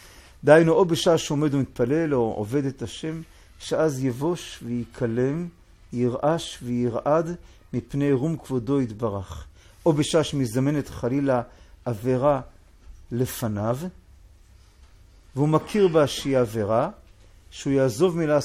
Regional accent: Tel Aviv, Tel Aviv District, Israel; אני תל אביבי במוצאי, בילדותי, בנערותי

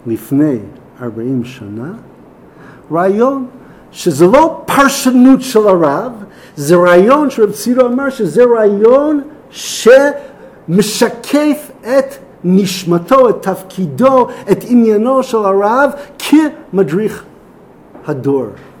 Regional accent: Chicago, Illinois, United States; born there; Hebrew is a second language; לא נולדתי לא בתל אביב, לא בירושלים, אפילו לא בבית שן. נולדתי באיזה מקום קצת קטן, קצת נידח, שנקרא שיקגו, ככה באמריקה. יש שם רק 15 מיליון אנשים

